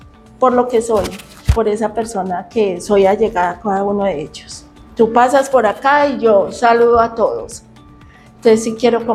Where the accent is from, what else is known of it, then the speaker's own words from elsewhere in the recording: Antioquia, Colombia; Uno pensaría que por ser país, somos paisas, todos la conocen.